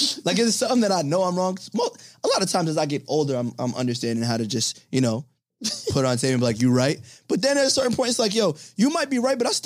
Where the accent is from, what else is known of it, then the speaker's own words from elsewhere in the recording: Clinton Hill, New York, United States; I'm from Clinton Hills.